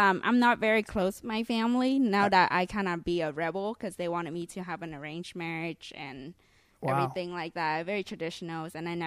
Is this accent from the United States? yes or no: no; Vietnam; English is a second language; Yes, I grew up in Vietnam. I did my whole high school, teenager years in Vietnam.